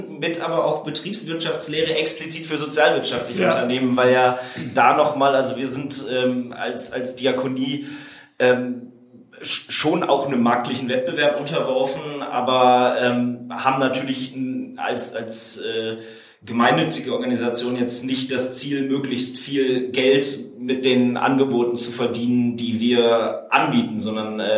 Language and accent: German; St. Tönis, North Rhine-Westphalia, Germany; Genau, ich bin in St. Tönis aufgewachsen und in Krefeld dann zur Schule.